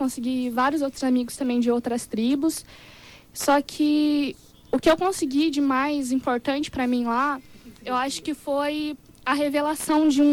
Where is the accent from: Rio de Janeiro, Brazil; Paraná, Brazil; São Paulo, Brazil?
Paraná, Brazil; Maringá; now in Dourados, Brazil; Sou de Maringá, Paraná.